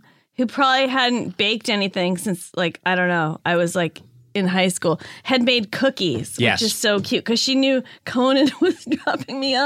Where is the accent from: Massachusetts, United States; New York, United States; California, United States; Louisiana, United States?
Massachusetts, United States; Lexington; Lexington.